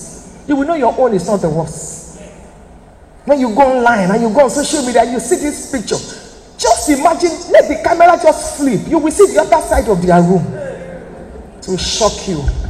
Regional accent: Ibadan, Oyo, Nigeria; I was born in Ibadan. I'm an Ibadan girl.

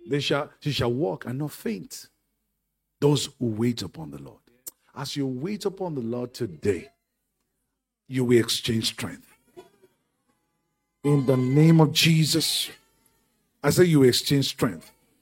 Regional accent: Nigeria; Because I'm from Yoruba in Africa.

